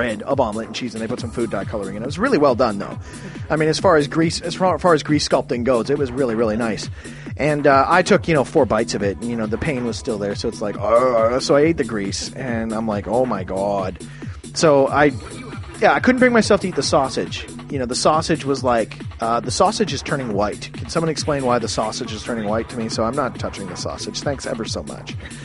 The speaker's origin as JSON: {"language": "English", "country": "Canada", "said": "This is like, I'm Canadian."}